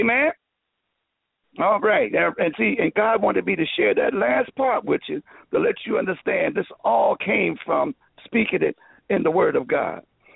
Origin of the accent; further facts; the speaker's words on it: Philadelphia, Pennsylvania, United States; born there; I was born in Philadelphia. Mom had eight children, and I was one of the eight.